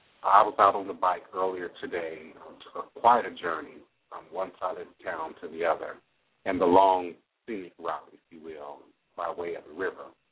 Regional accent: Maryland, United States; also born or lived in Chicago; I was born in Chicago, and then we moved to Maryland probably when I was four. I want to say three or four, probably four.

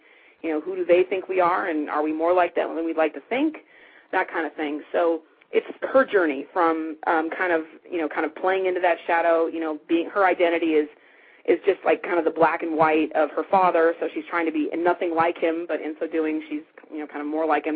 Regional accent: Pasadena, California, United States; I love LA. I was born and bred in Pasadena, and I mean, you know, Los Angeles does not have a good reputation in the world.

